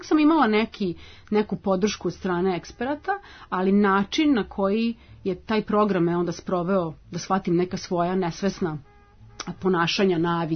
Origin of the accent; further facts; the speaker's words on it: Novi Sad, Vojvodina, Serbia; poreklom sam iz Novog Sada i znala sam još od malena da hoću da radim s ljudima